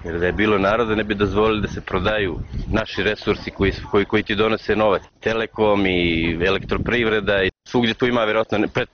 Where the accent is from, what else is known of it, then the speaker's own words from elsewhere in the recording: Montenegro; svi smo Crnogorci, ja sam prvi Crnogorac